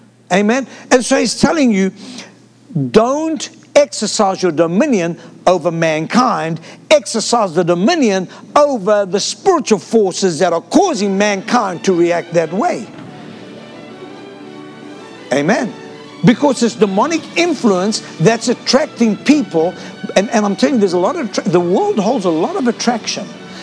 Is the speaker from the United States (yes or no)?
no; South Africa; I'm South African. You have to ignore me.